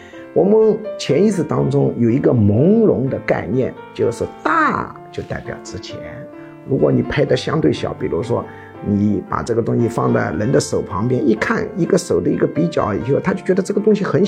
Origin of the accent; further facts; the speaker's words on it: China; 这是我们中国人独有的一种消费心理